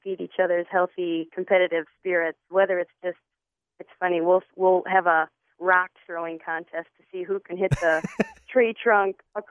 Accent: Lansing, Michigan, United States; There's a reason that I was born and raised in the Lansing area. I've lived here my whole life, and I haven't left.

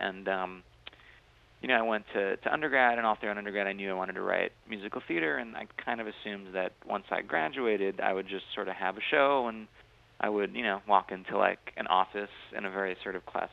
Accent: New York, United States; I'm from Long Island originally, and I would go to shows like for every birthday or holiday.

